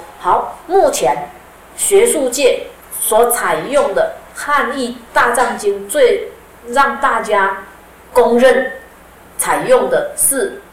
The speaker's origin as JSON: {"language": "Chinese", "country": "China", "said": "那我们中国人最有名的是谁呢？玄奘大师。"}